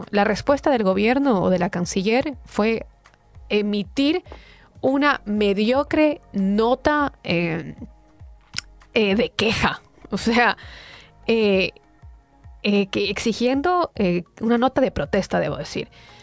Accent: Ecuador; Yo soy de Ecuador, ustedes ya saben.

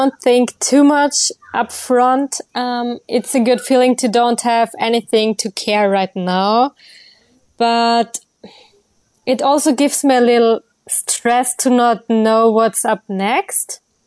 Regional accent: India; but I'm the Indian girl.

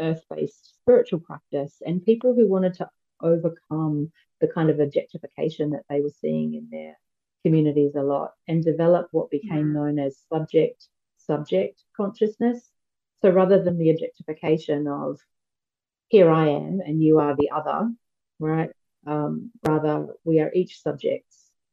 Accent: Rotorua, Bay of Plenty, New Zealand; also born or lived in Putaruru / Tauranga; I'm originally from the middle of the North Island. So I was born in Putaruru while my family were living there. Actually, mum and I got sent off to Hamilton Hospital. I grew up in Rotorua, a little bit in Tauranga.

